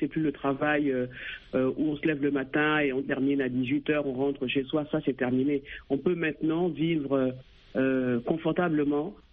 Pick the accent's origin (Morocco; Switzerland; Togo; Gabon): Gabon; also born or lived in France; j'ai commencé mes études en France, ensuite au Gabon, qui est mon pays d'origine. J'ai fait ma terminale là-bas